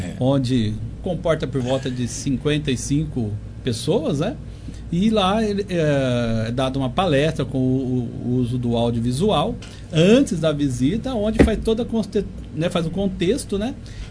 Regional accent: Monte Alto, São Paulo, Brazil; born there; Sim, sou nascido aqui em Monte Alto, né?

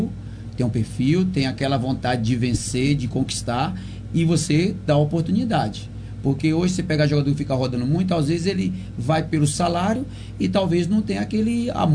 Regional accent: Bahia, Brazil; É porque essa data eu tô na Bahia, porque eu, como bom baiano, tenho que ir lá visitar os pais.

